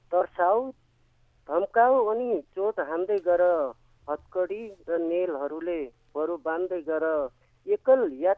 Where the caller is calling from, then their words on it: Sudurpashchim Province, Nepal; हजुर बझाङदेखि हजुर